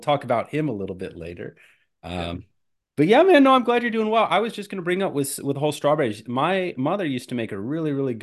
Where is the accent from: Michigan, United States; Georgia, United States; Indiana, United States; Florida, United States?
Michigan, United States; But Zeke, that was the first time, because I'm from Michigan.